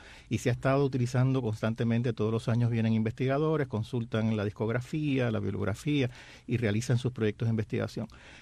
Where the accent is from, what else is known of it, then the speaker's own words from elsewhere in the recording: San Juan, Puerto Rico; Casa Cuba fue el lugar donde yo me crié, un club social en San Juan de Puerto Rico en los años 70 y 80, donde pasé mi infancia y mi adolescencia